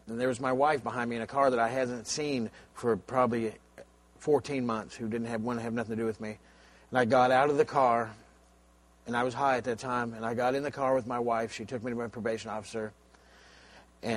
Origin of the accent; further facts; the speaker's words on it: Arizona, United States; I'm from Arizona. I come from a family of alcoholics.